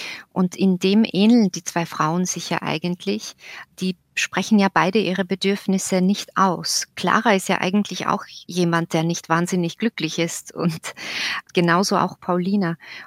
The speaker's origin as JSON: {"language": "German", "country": "Slovakia", "moved": "yes", "lives_now": "Austria", "said": "als ich als Slowakin nach Österreich, nämlich nach Oberösterreich gekommen bin, genau in diese Gegend."}